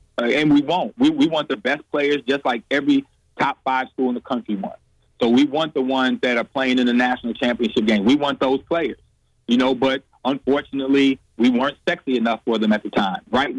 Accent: Chicago, Illinois, United States; Well, I think the biggest thing is I'm an in-state guy. I'm from Chicago. I'm a public league guy.

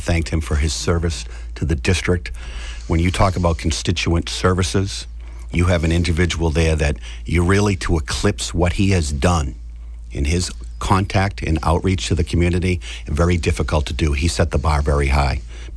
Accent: Pembroke, Massachusetts, United States; And I grew up in Pembroke. I spent 30 years in Pembroke. I was born at Jordan Hospital in Plymouth. My parents brought me back to Pembroke. I got out of Silver Lake Regional High School, Pembroke campus in 1985.

